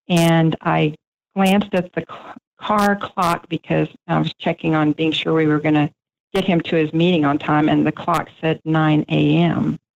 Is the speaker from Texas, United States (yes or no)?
yes; Bryan, Texas, United States; and of course we drove to my hometown, which is Bryan. We lived in Houston at the time.